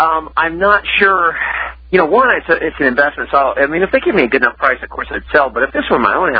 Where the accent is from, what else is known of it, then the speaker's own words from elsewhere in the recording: West Virginia, United States; I'm a doctor from West Virginia that got irritated with the political bureaucracy and sold my practice.